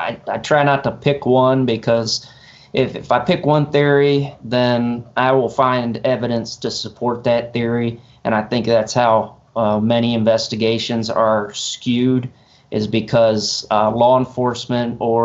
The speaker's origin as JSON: {"language": "English", "town": "Shelby", "country": "United States", "tie": "born or raised there", "said": "I grew up in Shelby, born and raised. I grew up living above my family's funeral home business, believe it or not."}